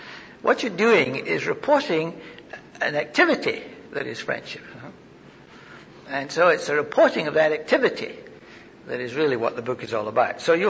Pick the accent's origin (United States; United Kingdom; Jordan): United Kingdom; moved away; which struck us very strange when we came over from Britain